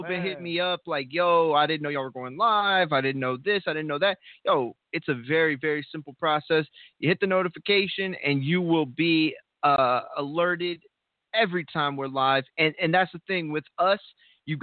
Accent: United States; I'm Mexican American, so I'm invested in that. But as an American, you know, it's funny

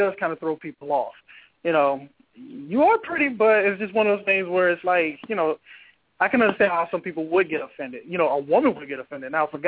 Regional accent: United States; born there; I was born in the States, but I am Jamaican by descent.

